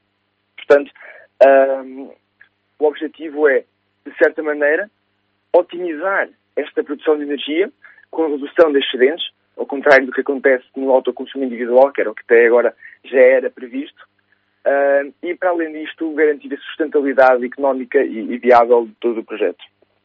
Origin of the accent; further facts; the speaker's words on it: Aveiro, Portugal; also born or lived in Coimbra / Viseu; Eu nasci em Coimbra, depois vivi em Aveiro vivi em Viseu durante uma série de anos. No entanto, a minha família é toda Aveiro e acabei por voltar às origens e agora encontro-me em Aveiro há 5 anos.